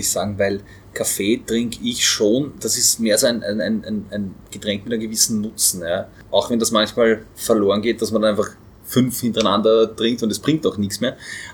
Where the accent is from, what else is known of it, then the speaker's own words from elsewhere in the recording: Vienna, Austria; Also da, wo ich herkomme, nämlich von da, ja, wo wir jetzt gerade sind, in Wien-Simmering, Sissi-Simmering, da trinkt man das Bier noch ungestreckt.